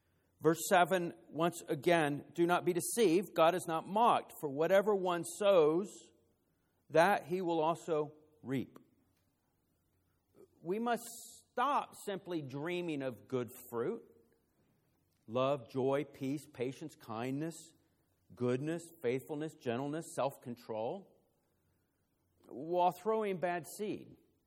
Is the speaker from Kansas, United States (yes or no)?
no; Florida, United States; Some of you know that I grew up down in Central Florida. We live way back at the end of a subdivision on a street called Mulberry Drive.